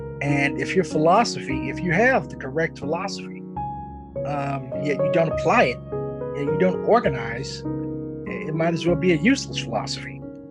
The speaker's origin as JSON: {"language": "English", "town": "St. Louis", "region": "Missouri", "country": "United States", "said": "Well, as you may well know, I'm from St. Louis, and the incident that politicized a lot of people here was the police murder of Michael Brown"}